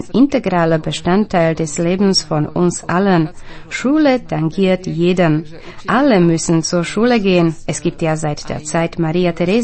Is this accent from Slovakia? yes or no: yes; Slovakia; Bei uns in der Slowakei beginnt die Ausstellung mit der Ankunft von Kyrill und Method